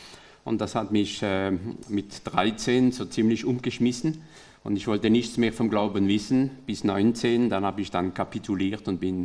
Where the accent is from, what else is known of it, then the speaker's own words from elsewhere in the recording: France; German is a second language; ich bin ja Franzose in Frankreich